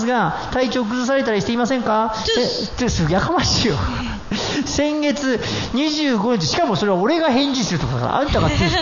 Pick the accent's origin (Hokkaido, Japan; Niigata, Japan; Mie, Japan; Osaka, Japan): Niigata, Japan; 来週14日の金曜日は、地元新潟にてレコ発ライブを行うため